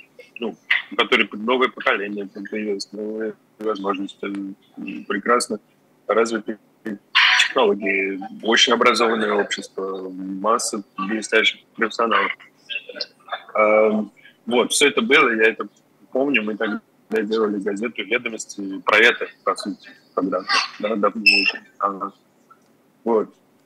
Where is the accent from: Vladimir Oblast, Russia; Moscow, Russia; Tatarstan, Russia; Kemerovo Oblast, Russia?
Moscow, Russia; moved away; Ну, вот вы сами говорите, да, я 2 года не видел Москву. Я из Москвы сам, то есть это мой город.